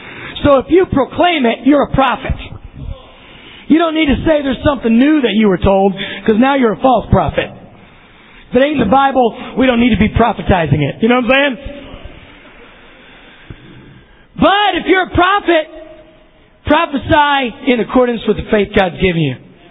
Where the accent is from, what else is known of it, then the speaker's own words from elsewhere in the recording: Texas, United States; But I grew up in Texas, so I kind of like Louisiana hot sauce.